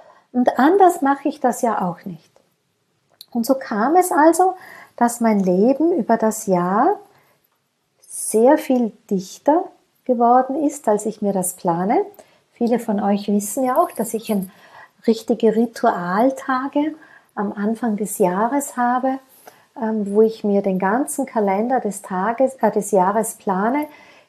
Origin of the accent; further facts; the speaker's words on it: Austria; Sagt man bei uns in Österreich, losen ist auch hören, los einmal, hör einmal.